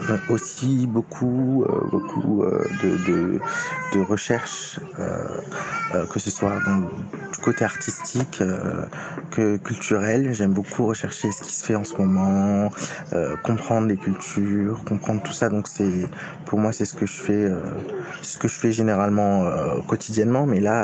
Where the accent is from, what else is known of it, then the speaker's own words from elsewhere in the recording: Morocco; je suis marocain.